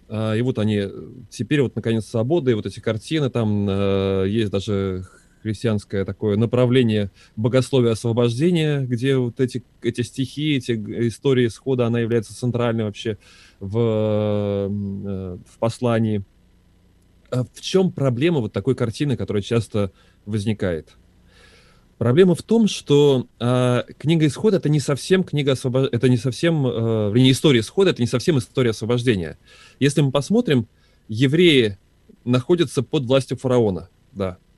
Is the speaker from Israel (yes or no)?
yes; Israel; Я из Израиля, понимаешь?